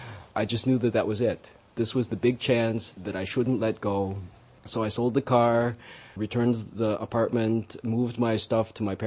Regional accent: New York, United States; born there; I was born in New York, and I came here.

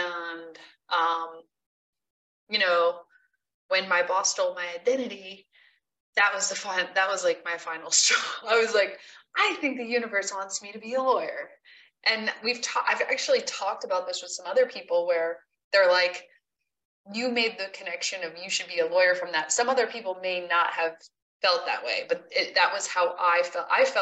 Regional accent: New York, United States; I grew up in an entrepreneurial family. I'm originally from New York.

